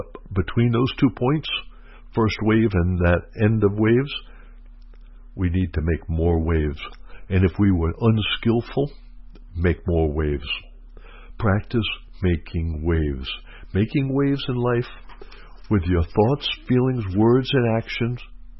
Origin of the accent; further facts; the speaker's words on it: New York, United States; I grew up in New York, and my brother was a New York Yankee fan.